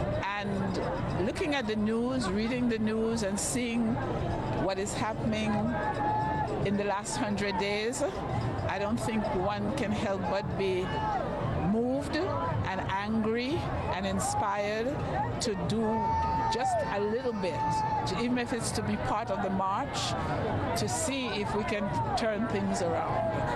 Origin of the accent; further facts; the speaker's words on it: Grenada; now in United States; Originally, I'm from Grenada in the West Indies. I've been here since 1968.